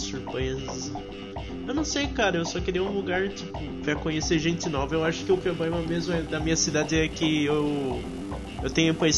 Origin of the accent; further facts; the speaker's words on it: Itapetininga, São Paulo, Brazil; Eu sou do interior de São Paulo, Itapetininga.